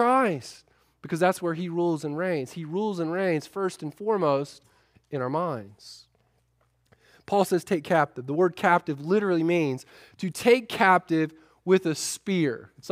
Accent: United States; while I love being an American and I love the freedoms that we have

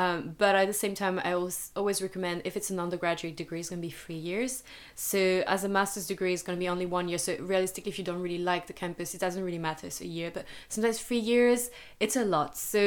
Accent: Nigeria; also born or lived in France; my first city where I grew up in Nigeria was quite big, but then my second city in the south of France was so small

